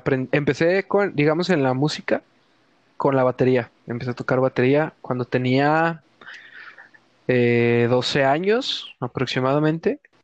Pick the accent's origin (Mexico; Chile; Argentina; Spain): Mexico; Guadalajara, Jalisco; soy de Guadalajara, tengo 23 años